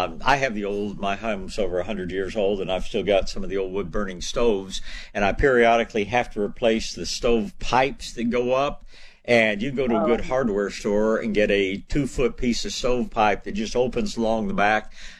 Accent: Tyler, Texas, United States; born there; Well, I was born in Tyler quite a few years ago, so I know about beautiful magnolias

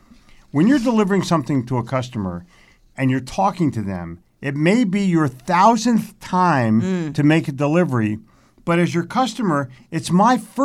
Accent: Haddonfield, New Jersey, United States; also born or lived in Cherry Hill; Because I grew up in Haddonfield and Cherry Hill.

